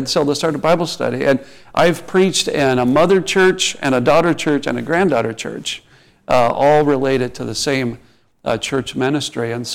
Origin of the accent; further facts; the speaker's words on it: Midwest, United States; also born or lived in Indiana; Growing up, I grew up in the Midwest. Part of my time was in like Indiana, and seafood was like fish sticks.